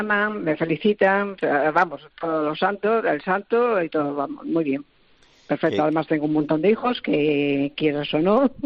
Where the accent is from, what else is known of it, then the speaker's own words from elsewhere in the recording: Zaragoza, Aragon, Spain; born there; now in Santander, Spain; Soy nacida en Zaragoza, pero vivo en Cantabria, Santander.